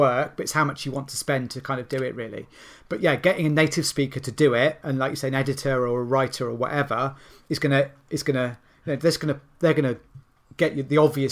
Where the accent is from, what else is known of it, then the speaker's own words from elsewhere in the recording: United Kingdom; And it's really disconcerting for me as a Brit.